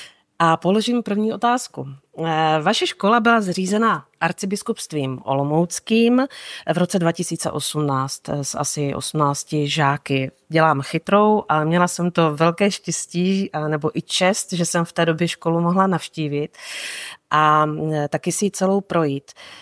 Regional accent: Kroměříž, Zlín Region, Czechia; v mém rodném městě v Kroměříži.

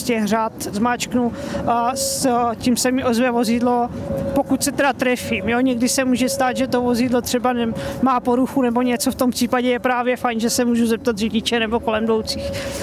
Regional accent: Brno, South Moravian Region, Czechia; Vzhledem k tomu, že jsem na České, jsem z Brna, docela dobře to tady znám

